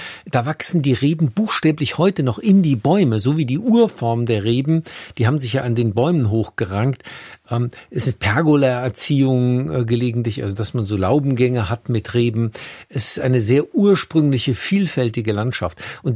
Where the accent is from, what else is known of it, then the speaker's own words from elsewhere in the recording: Rhineland-Palatinate, Germany; Also mit meiner Heimat Rheinhessen verglichen fast das Vierfache.